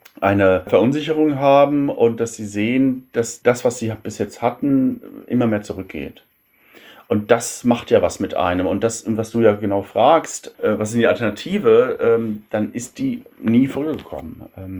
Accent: Paderborn, North Rhine-Westphalia, Germany; Ich komme aus Paderborn

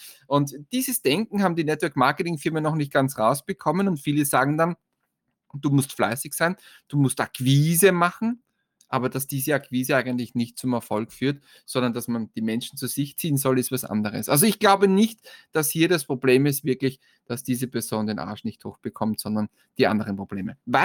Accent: Styria, Austria; bei uns in Österreich, also bei uns in der Steiermark, in einer Woche Schulstart

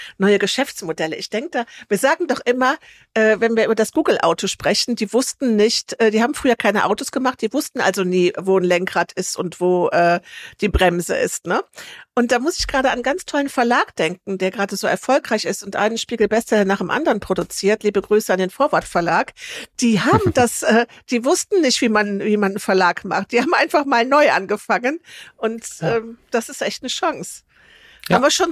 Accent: Bonn, North Rhine-Westphalia, Germany; ich komme aus Bonn

